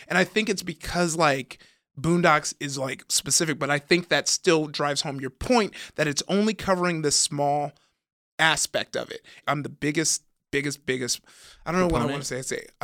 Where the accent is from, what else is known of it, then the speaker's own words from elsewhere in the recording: Compton, California, United States; So I grew up in Compton and we're out there